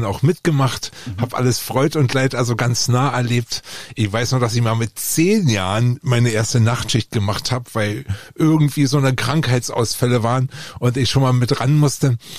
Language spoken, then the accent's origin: German; Schwante, Brandenburg, Germany; also born or lived in Oranienburg; Schwante ist mein Heimatort und in Oranienburg bin ich geboren und hier in der Region sehr, sehr verwurzelt.